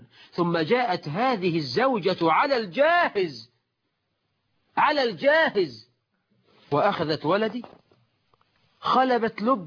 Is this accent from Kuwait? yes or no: no; Egypt; ده مثل عندنا في مصر. يقول لك ربي يا خيبة للغيبة، ده مثل برضه مصري.